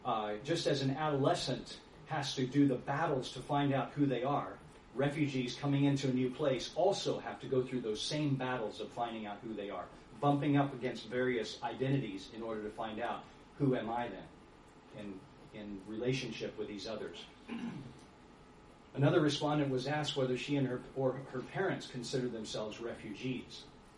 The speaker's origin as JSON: {"language": "English", "country": "United Kingdom", "said": "To keep it short, I tell them, I'm British."}